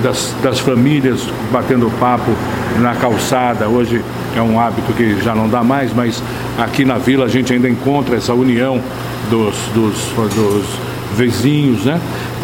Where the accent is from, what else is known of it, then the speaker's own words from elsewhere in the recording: Rio Claro, São Paulo, Brazil; born there; moved away as an adult; now in Piracicaba, Brazil; Eu vim de São Paulo para cá. Eu nasci em Rio Claro e quando completei 18 anos, fui para São Paulo, fui trabalhar no rádio em São Paulo e tive a minha vida praticamente toda na capital.